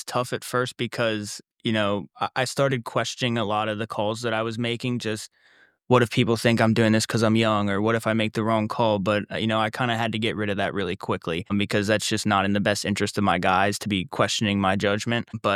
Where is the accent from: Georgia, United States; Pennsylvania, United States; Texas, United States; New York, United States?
Pennsylvania, United States; I'm from District 3, so I recruit a lot down there.